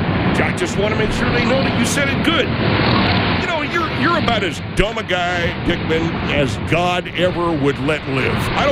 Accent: Knoxville, Tennessee, United States; I come from Knoxville, Tennessee.

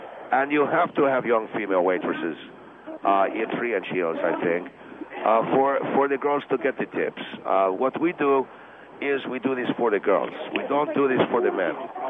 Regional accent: Argentina; now in United States; I come from Argentina originally. I have lived in the United States off and on for 5 years, but I have been in business both in Argentina and the United States.

